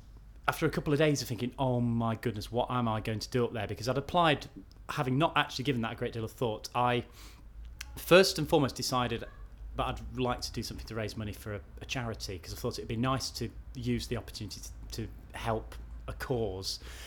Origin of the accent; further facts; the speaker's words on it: Nottingham, East Midlands, United Kingdom; I'm 29 years old and I'm from Nottingham.